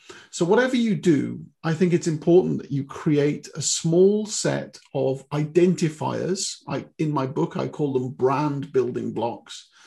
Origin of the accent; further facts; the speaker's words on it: United Kingdom; Yes, I'm a British copywriter. I'm based in South Wales.